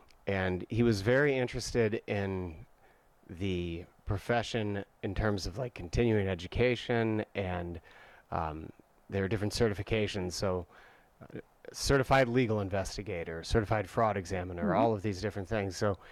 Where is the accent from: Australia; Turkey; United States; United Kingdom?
United States; Bloomington, Indiana; It's set in 1999 in my hometown, which was Bloomington, Indiana.